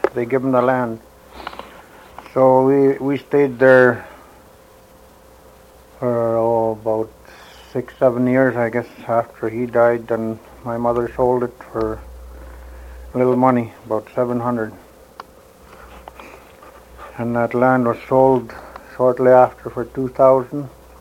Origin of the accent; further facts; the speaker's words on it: Athabasca, Alberta, Canada; also born or lived in Manning; Well, we come from Athabasca. When we moved to Manning, they used to call it Battle River.